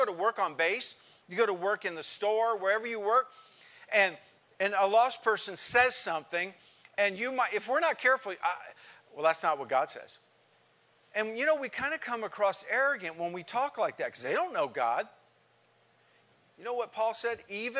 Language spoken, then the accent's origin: English; San Jose, California, United States; Where I grew up in San Jose, just blocks from where I grew up, they took, I don't know how many houses out, maybe 12, and built a huge Buddhist temple years ago.